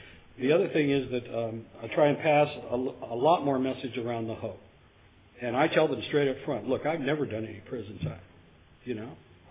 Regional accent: Kings Tulare County area, California, United States; I'm from the Kings Tulare County area of the Mid-State

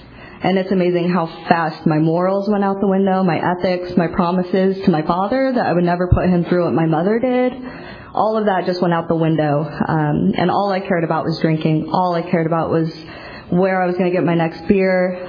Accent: Seattle, Washington, United States; Long story short, I'm from Seattle, and I moved here on purpose.

